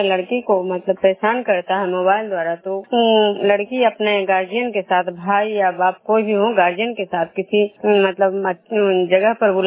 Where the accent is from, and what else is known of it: Bishnupur, Bihar, India